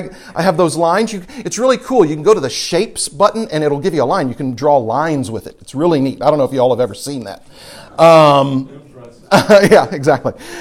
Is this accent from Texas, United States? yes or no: yes; Houston, Texas, United States; Now, I grew up in Houston, Texas, and so tropical trees grow in Houston, Texas.